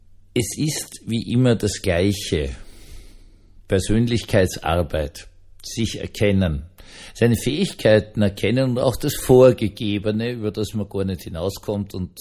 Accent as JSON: {"language": "German", "region": "Vienna", "country": "Austria", "tie": "born or raised there", "said": "Ich bin ja de facto im Tiergarten Schönbrunn aufgewachsen"}